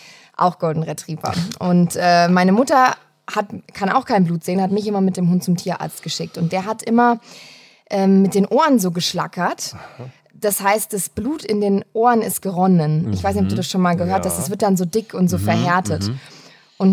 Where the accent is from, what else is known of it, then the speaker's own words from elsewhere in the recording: Kirchzarten, Baden-Württemberg, Germany; also born or lived in Wiesbaden; geboren in Frankfurt, in Wiesbaden. Hab da eine kurze Zeit gelebt, so 6 Jahre, und dann bin ich in den Schwarzwald nach Kirchzarten gezogen.